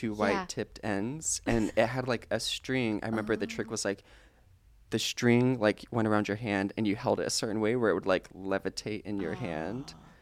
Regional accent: Virginia Beach, Virginia, United States; also born or lived in Oklahoma / Ohio; I was born in Oklahoma, but I moved to Virginia Beach when I was like 7 and lived there for 10 years. And then I finished out high school in West Virginia, went to college in Ohio, and now I'm here.

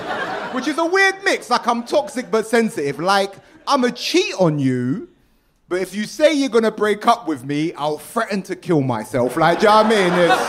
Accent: England, United Kingdom; Yeah, I'm from England.

